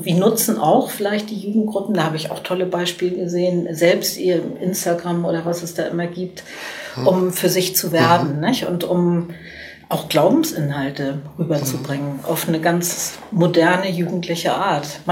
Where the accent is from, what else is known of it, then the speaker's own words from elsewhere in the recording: Cologne, North Rhine-Westphalia, Germany; Und ich bin natürlich stolz als Kölnerin